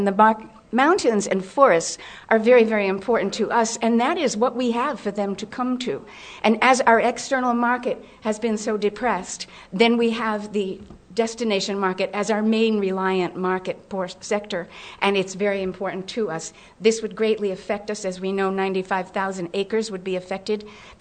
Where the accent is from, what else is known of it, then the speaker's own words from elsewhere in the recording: Littleton, New Hampshire, United States; from Littleton.